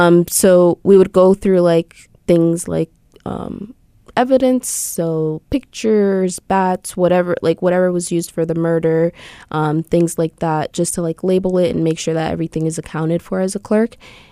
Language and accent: English; Stamford, Connecticut, United States; I worked in the Superior Court in my hometown, which is Stamford.